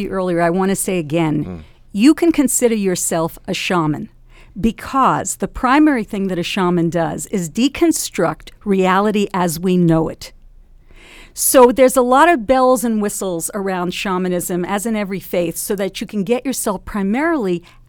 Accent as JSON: {"language": "English", "country": "United States", "tie": "born or raised there", "moved": "yes", "lives_now": "Canada", "said": "I grew up in the United States where no one could pronounce it, and … I moved"}